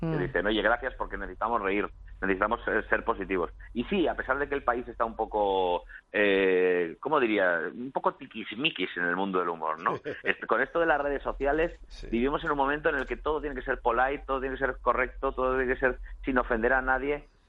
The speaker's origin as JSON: {"language": "Spanish", "town": "Castellón", "region": "Valencian Community", "country": "Spain", "tie": "born there", "said": "yo tengo sangre gata. O sea, mi padre es de Madrid, mi abuelo de Madrid, yo nací en Castellón. Pero por mi sangre corre el madrileñismo total"}